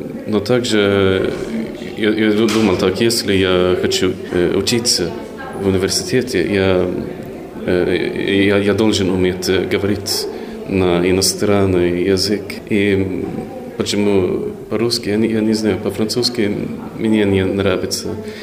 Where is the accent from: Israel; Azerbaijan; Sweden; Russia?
Sweden; Russian is a second language; и я из Швеции.